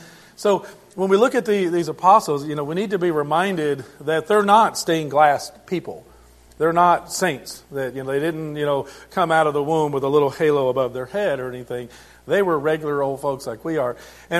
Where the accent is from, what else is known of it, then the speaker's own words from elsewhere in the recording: Germany; I grew up in Germany.